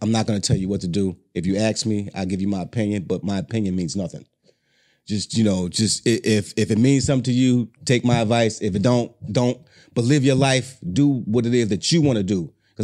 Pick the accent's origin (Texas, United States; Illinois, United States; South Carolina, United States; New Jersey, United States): Illinois, United States; Chicago; Look, because you gotta remember, man, I'm from Chicago.